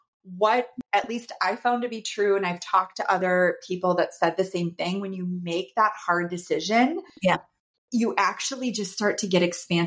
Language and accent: English; Minneapolis, Minnesota, United States; I was going to be flying back to my hometown, Minneapolis, Minnesota, to see family.